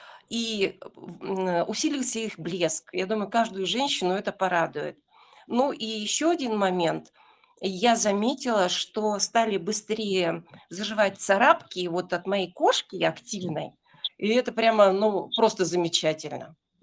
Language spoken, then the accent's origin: Russian; Irkutsk, Irkutsk Oblast, Russia; я из Иркутска, мне 64 года.